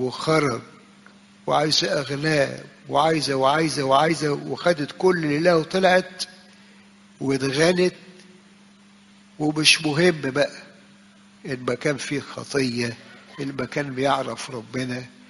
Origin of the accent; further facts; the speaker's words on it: Egypt; ويمكن فينا كتير ناس شافوها لما حصل الزلزال في يوم من الايام عندنا في مصر